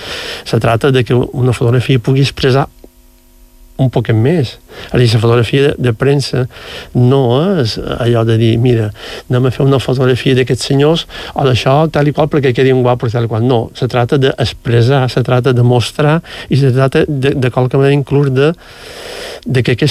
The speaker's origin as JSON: {"language": "Catalan", "region": "Balearic Islands", "country": "Spain", "said": "estic superbé a la meva illa, però jo d'un continent i disfruto moltíssim de... Clar, jo també som, ho diré, diguem, sense pretensions, un poc que coneixedor de la meva illa, conec molt Mallorca"}